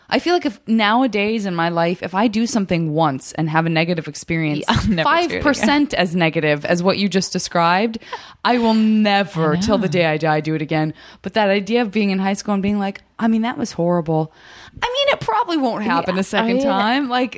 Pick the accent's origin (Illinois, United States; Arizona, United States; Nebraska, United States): Arizona, United States; Tucson; You know, I'm from Tucson, and talk about nothing to do.